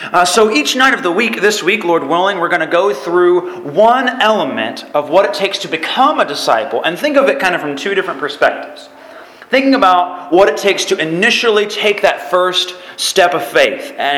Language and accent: English; Alabama, United States; And I'm originally from Alabama, and very much enjoy the southern cooking and southern hospitality that has been offered from each of you.